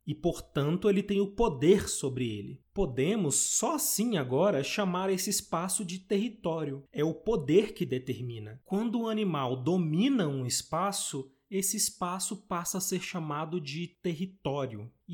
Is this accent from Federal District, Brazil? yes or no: yes; Brasília, Federal District, Brazil; moved away as an adult; Eu mesmo já faz quase uma década que me mudei de Brasília, que foi a cidade onde eu nasci e vivi a maior parte da minha vida.